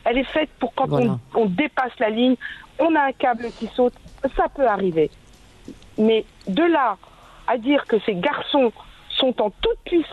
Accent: France; moi je suis française, d'origine maghrébine, et je l'assume.

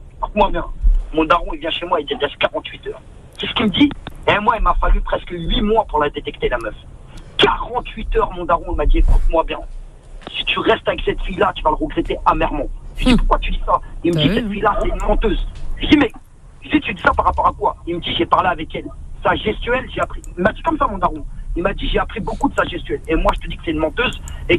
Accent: Guinea; La Guinée, Guinée-Conakry.

